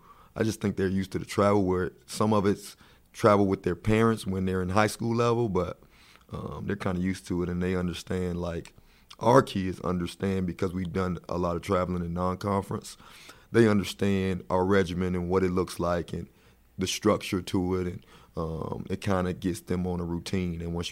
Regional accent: Miami, Florida, United States; Now, I'm from Miami, so I don't like the cold like that, man.

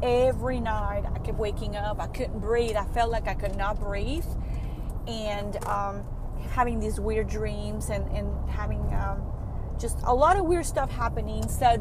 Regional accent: Oaxaca, Mexico; English is a second language; now in United States; I've lived in the South for about 10 years. My family is a Hispanic, is Mexican, in a small city called Oaxaca, in the south of Mexico.

